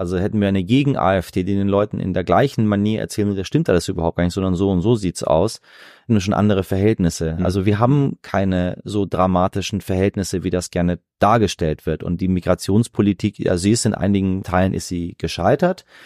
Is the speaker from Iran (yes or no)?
yes; Iran; now in Germany; Ich spreche fließend Deutsch, ich begehe keine Straftaten, lebe in diesem Land, zahle meine Steuern, aber ich sehe mich immer mehr als Iraner.